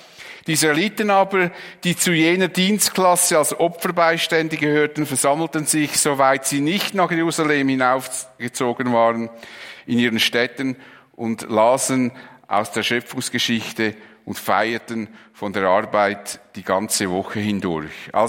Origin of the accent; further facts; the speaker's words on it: Switzerland; wir sind immer so ein bisschen von uns wahnsinnig überzeugt und als Schweizer sowieso.